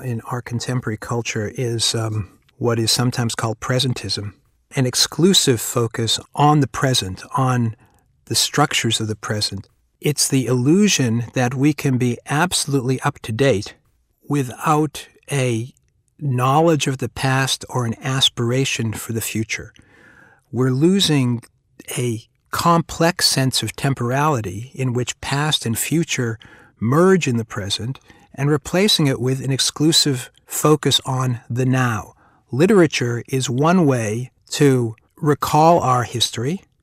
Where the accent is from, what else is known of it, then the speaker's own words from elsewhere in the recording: United States; I'm a scholar of literature, of German literature, of European literature, but I'm also an American scholar.